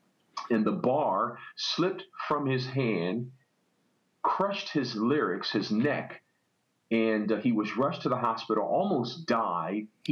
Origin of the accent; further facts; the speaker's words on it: Los Angeles, California, United States; I grew up in South Central LA, I mentioned